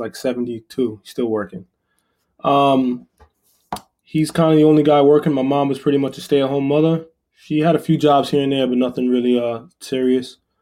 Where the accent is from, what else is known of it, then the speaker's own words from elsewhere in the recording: Queens, New York, United States; now in Baldwin, United States; But I was born and raised in Queens, so that's where I live most of my life.